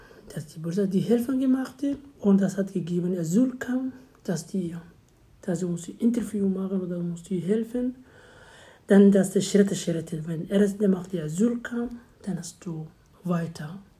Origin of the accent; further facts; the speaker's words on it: Mogadishu, Banaadir, Somalia; born there; German is a second language; Ich bin geboren in Somalia, in Mogadischu. Ich bin geboren hier in Somalia, in Mogadischu, seit 1. Oktober 1993.